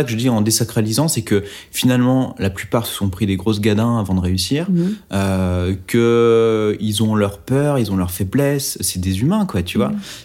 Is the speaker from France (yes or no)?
yes; Oyonnax, Auvergne-Rhône-Alpes, France; Moi, je suis un petit gamin de la province. J'ai grandi à Oyonnax, dans l'Ain.